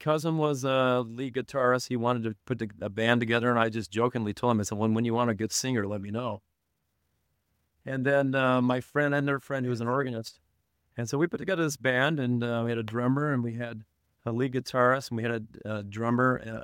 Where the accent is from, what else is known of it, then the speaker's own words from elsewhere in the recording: Utah, United States; No, I grew up in Utah.